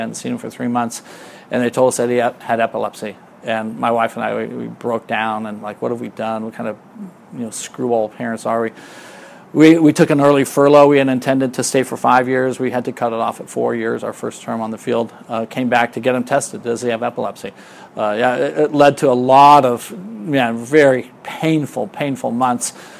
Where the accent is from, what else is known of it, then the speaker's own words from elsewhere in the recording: San Diego, California, United States; My wife's from Michigan, I'm from San Diego.